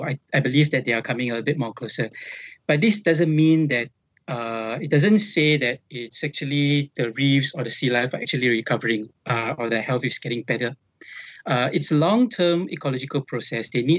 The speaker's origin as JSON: {"language": "English", "town": "Port Dickson", "region": "Negeri Sembilan", "country": "Malaysia", "tie": "born or raised there", "second_language": "English", "said": "Locally, we have seen like turtle landing in my hometown, Port Dickson, and also dolphins appearing in Port Dickson."}